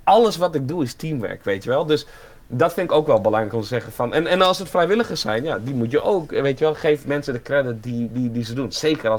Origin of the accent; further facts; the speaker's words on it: Netherlands; Zeker ik als Nederlander. Mozambique is niet mijn verhaal. Oekraïne is niet mijn verhaal.